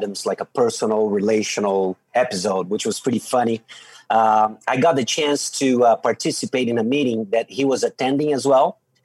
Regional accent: Brazil; from Brazil.

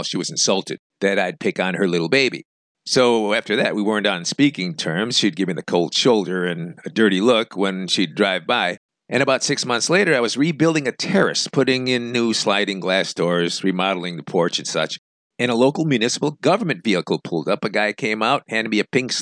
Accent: Chicago, Illinois, United States; Remember, I'm from Chicago.

